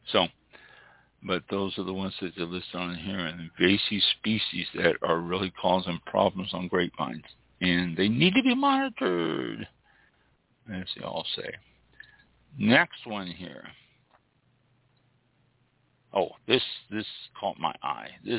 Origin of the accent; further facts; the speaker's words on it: Missouri, United States; I am originally from Missouri, and I've talked to a lot of wineries in Missouri